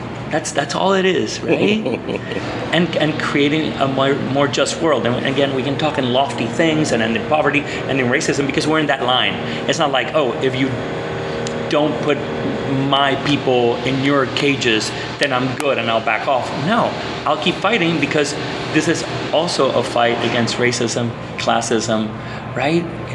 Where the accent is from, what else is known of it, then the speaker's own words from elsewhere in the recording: Puerto Rico; moved away; also born or lived in Florida, United States / Indiana, United States; Yeah, I'm born and raised in Puerto Rico. But I was lucky that I've been able to study in different places in the United States. I studied a couple places. I did Florida for a few years. I went to Indiana.